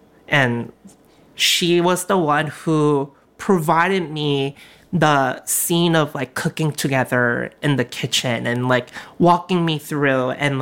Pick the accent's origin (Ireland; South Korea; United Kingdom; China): South Korea; now in United States; I have so many, like, food memories that I always wanted to have when I grew up in Korea.